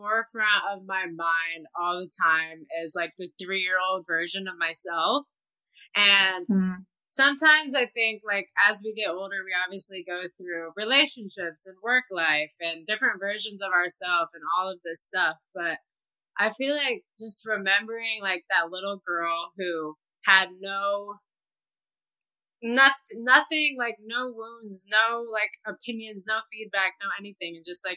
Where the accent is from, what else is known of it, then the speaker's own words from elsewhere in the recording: Midwest, United States; I am from the Midwest.